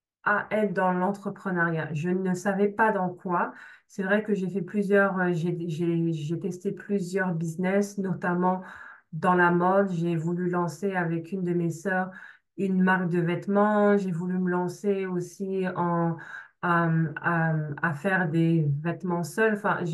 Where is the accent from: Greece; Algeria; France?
France; moi, je suis née et puis j'ai grandi en France. Je suis la quatrième d'une famille de 5 enfants. J'ai eu une vie, un peu comme beaucoup de personnes avec des parents qui étaient immigrés, qui venaient du Congo.